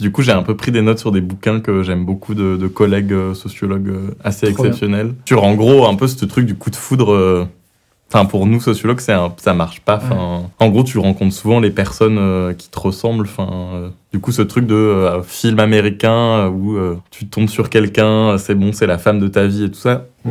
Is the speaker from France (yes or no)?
yes; Montfermeil, Île-de-France, France; J'ai bondi dans le 93, enfin je suis né à Montfermeil.